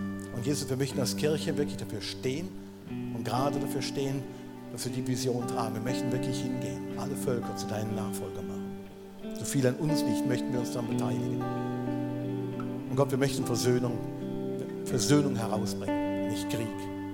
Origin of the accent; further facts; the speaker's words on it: Germany; Ich weiß, als Deutsche, ich bin manchmal mühsam.